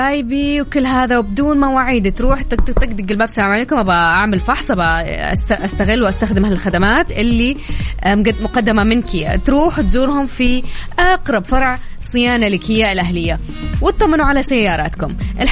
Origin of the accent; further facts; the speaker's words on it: Taif, Makkah Province, Saudi Arabia; لا أنا من مواليد الطايف